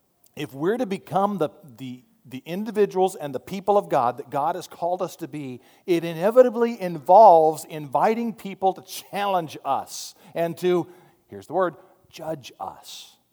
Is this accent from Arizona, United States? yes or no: yes; Arizona, United States; Now again, I grew up in Arizona, so I know a thing or two about spurs.